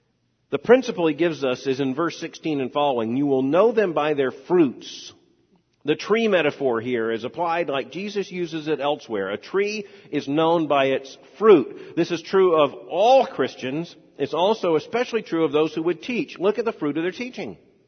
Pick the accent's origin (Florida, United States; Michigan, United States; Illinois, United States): Florida, United States; I grew up in Florida. We have plenty of citrus trees.